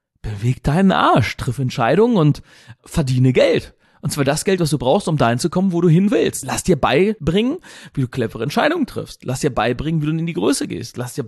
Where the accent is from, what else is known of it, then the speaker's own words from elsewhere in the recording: Gifhorn, Lower Saxony, Germany; Denn ich komme ja hier aus Gifhorn.